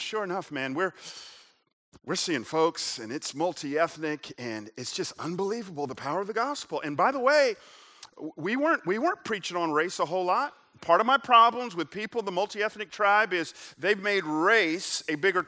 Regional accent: Memphis, Tennessee, United States; I grew up in Memphis, and in my 43 years, it's the first time I've ever been to a white person's home.

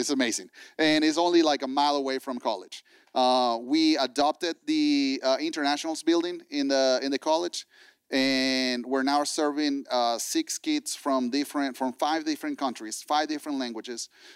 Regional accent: Venezuela; English is a second language; moved away as an adult; now in Valdosta, United States; We are from Venezuela. And we live in Valdosta.

